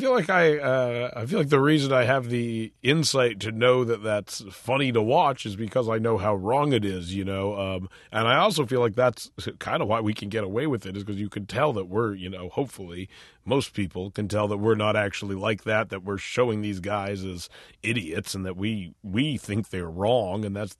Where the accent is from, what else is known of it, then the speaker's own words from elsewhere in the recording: Vancouver, British Columbia, Canada; he thinks a lot of it came from when we grew up in Vancouver.